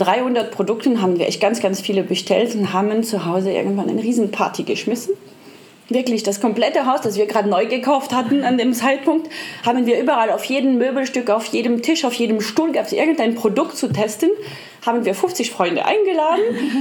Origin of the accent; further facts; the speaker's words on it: Lyon, Auvergne-Rhône-Alpes, France; Ich bin aus Lyon, das ist die Hauptstadt der Gastronomie. Da esse ich schon seit meiner Kindheit eigentlich total gern alles Mögliche und experimentiere auch mit Essen super gern.